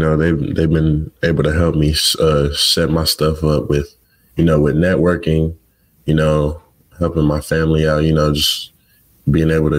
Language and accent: English; Dallas, Texas, United States; Well, I'm from Texas, so like, I'm from like in the Dallas area, you know, there's no ocean, so I'm used to freshwater